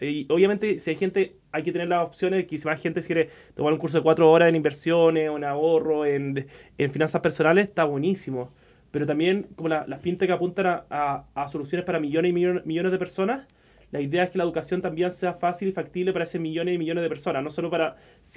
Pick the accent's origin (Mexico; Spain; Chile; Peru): Chile; yo tengo la visión que como chilenos nos estamos convirtiendo en exportador de fintech.